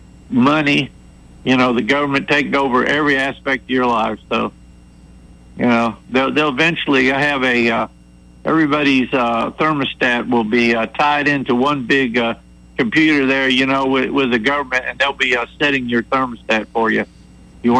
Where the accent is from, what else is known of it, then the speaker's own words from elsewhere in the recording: Florida, United States; I remember back in the early 60s, I grew up down in Florida